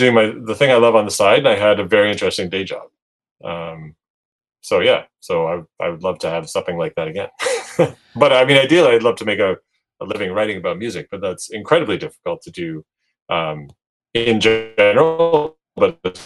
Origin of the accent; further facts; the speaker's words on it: Scarborough, Ontario, Canada; also born or lived in Guelph / Montreal; Born and raised in Scarborough. I've really only lived three places in my life. I went to school in Guelph, stuck around there for 12 years.